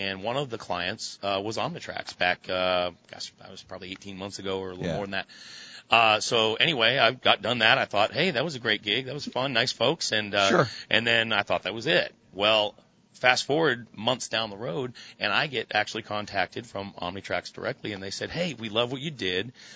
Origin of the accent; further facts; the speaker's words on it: New England, United States; So I am being originally from New England.